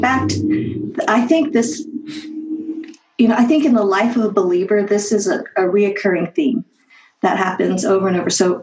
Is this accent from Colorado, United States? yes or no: yes; Colorado, United States; Quick background. I grew up in Colorado, non-Christian home, culturally Buddhist.